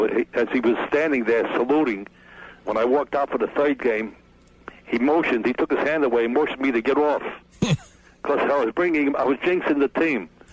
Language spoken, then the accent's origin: English; Brooklyn, New York, United States; born there; I was born in Brooklyn. I was a Dodger fan until I was 8 years old.